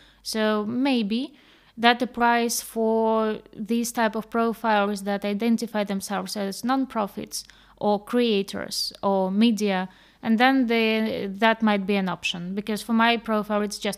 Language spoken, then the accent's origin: English; Eastern Ukraine, Ukraine; English is a second language; And she hears my accent. So she asks me, where are you from? And I'm saying, I'm from Ukraine. Oh, from which part? Oh, you know, Eastern Ukraine.